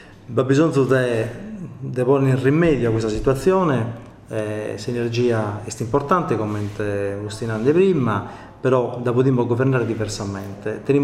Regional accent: Sardinia, Italy; ma che noi sardo non siamo stati buoni a gestire dal suo incominzo.

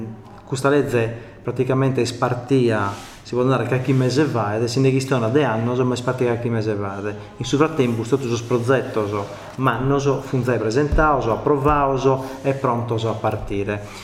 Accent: Sardinia, Italy; ma che noi sardo non siamo stati buoni a gestire dal suo incominzo.

